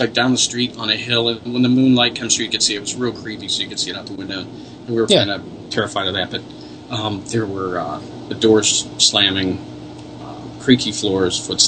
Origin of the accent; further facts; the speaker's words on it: Michigan, United States; Well, when I was growing up in Michigan, it was in my, my wonder years.